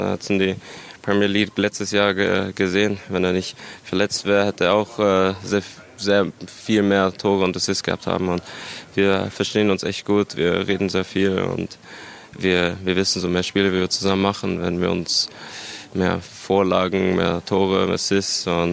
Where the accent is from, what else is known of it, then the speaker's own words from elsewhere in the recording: England, United Kingdom; German is a second language; Wir sind Engländer, wir kennen uns von Chelsea, wir sprechen viel Englisch zusammen.